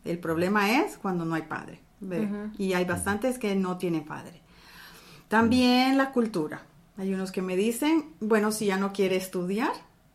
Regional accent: Honduras; Honduras.

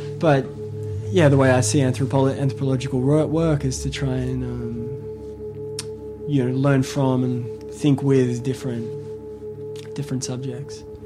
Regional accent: Australia; And I grew up in Australia, I always, you know, learn a lot about the region in Indonesia.

